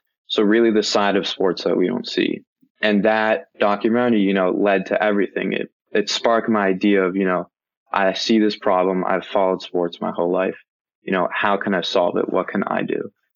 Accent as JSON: {"language": "English", "town": "New York City", "region": "New York", "country": "United States", "tie": "born or raised there", "lives_now": "New Jersey, United States", "said": "I'm a senior in high school. I grew up in New York City, but I now live in New Jersey."}